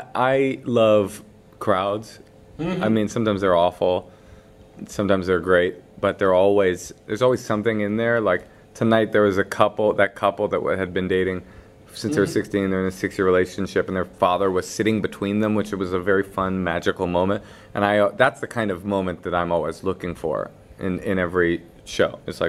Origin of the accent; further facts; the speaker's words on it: United States; Me too. I'm the American guy. Why do I say Paris?